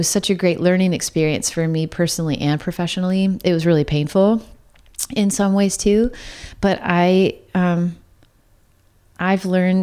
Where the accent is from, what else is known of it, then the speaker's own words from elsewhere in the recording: California, United States; I grew up in Northern California most of my life, which was an odd combo to like grow up in Santa Cruz County and then grow up in a really conservative household.